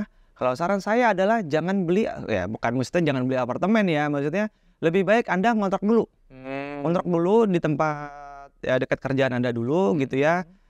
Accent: Jakarta, Indonesia; born there; saya posisinya tinggal di sana, dulunya memang tinggal, saya lahir di Jakarta loh Bapak Ibu semuanya gitu ya.

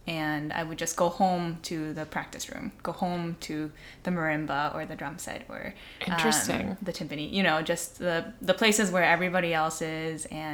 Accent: Lauderdale, Minnesota, United States; Born and raised in Lauderdale, Minnesota. Grew up in a musical home as a youngest child. My dad came to Minnesota to play in the cello section in the orchestra.

